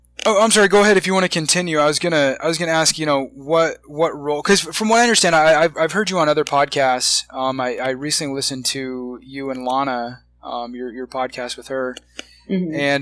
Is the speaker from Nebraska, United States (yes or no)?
yes; Omaha, Nebraska, United States; I grew up in Omaha, Nebraska, and believe it or not, there's actually a significant black population there.